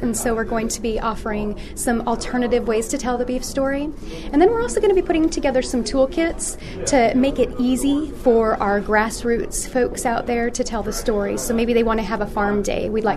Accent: Denver, Colorado, United States; I am from the Denver area, and I work for the American National Cattlewomen

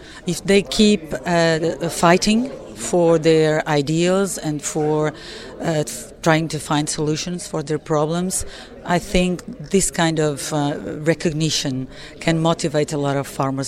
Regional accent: Portugal; I'm from Portugal in Europe.

